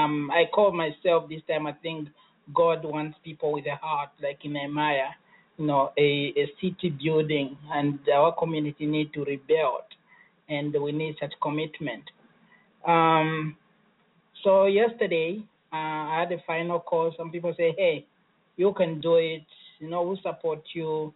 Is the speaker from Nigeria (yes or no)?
no; Zambia; moved away as an adult; now in United States; So those who doesn't know me, I came from Zambia.